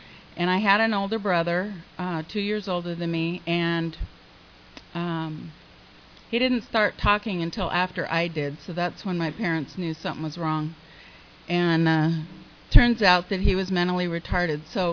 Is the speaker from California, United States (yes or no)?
yes; Solana Beach, California, United States; I grew up in Solana Beach, Del Mar area, wealthy area.